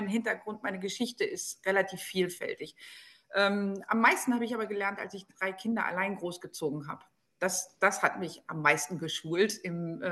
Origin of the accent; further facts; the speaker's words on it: France; now in Germany; Ich komme aus Frankreich, also ich bin Deutsch-Französin, also ein bisschen überintegriert. Ich bin schon seit über 30 Jahren in Deutschland.